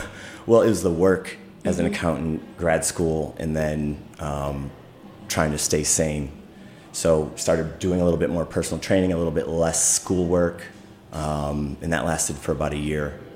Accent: Boston, Massachusetts, United States; moved away as an adult; now in Washington, United States; So I started out as, I came to DC from Boston.

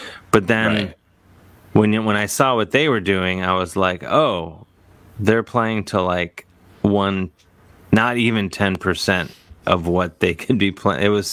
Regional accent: Cleveland, Ohio, United States; But I am from Cleveland, you know, originally

